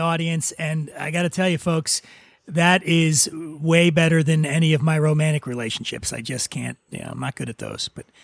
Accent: Philadelphia, Pennsylvania, United States; So I grew up poor in Philadelphia, and the very idea of a dump bucket is offensive to me.

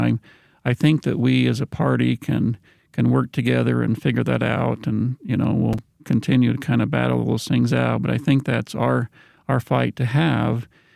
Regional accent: Madison County, United States; You know, I'm from Madison County. I grew up here. I went to our local schools. We raised our kids here.

